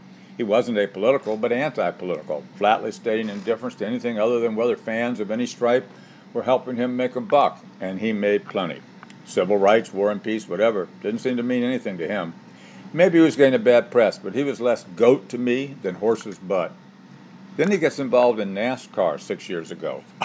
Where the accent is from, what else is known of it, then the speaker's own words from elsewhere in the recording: Colorado, United States; We skated as boys growing up in Colorado